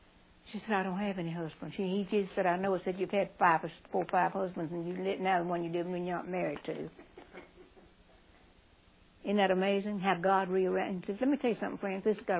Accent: the North, United States; And I grew up in the North

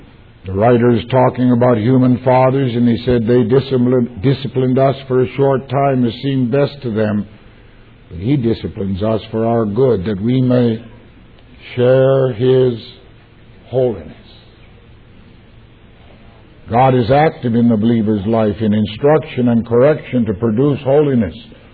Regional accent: Canada; I'm a Canadian.

